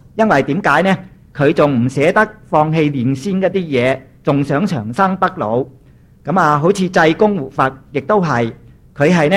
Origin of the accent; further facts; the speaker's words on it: Hong Kong; 其实泰国人都唔叫佢做四面佛㗎，系我哋香港人叫㗎啫。